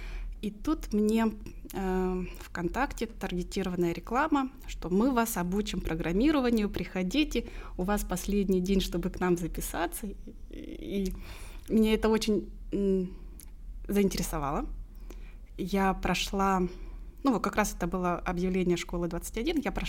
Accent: Kalmykia, Russia; also born or lived in Moscow; Я вернулась из Москвы к себе на родину, к родителям в Калмыкию.

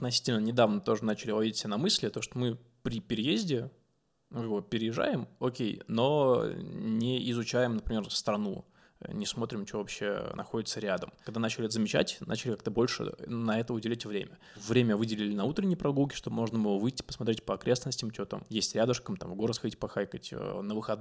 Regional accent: Pskov, Pskov Oblast, Russia; born there; also born or lived in Moscow; В Пскове. Да, но я с Москвы уехал в мае 2021 года.

